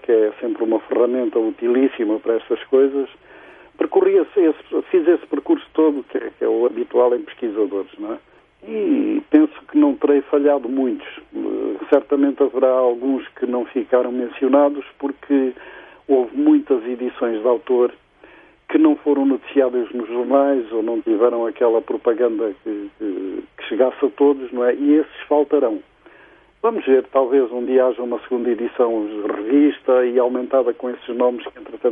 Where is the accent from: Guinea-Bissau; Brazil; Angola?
Angola; born there; Eu nasci em Angola, tenho naturalidade portuguesa também, mas sou nascido em Angola